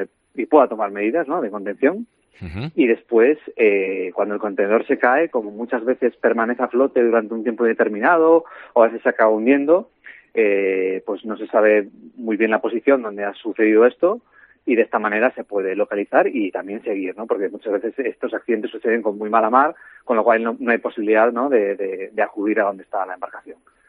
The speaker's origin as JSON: {"language": "Spanish", "town": "Vigo", "region": "Galicia", "country": "Spain", "said": "navego toda mi vida desde pequeñito. Yo soy de Vigo y obviamente amo el mar."}